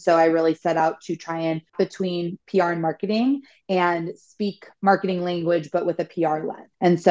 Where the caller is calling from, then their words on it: Los Angeles, California, United States; Yeah, I'm calling from Los Angeles.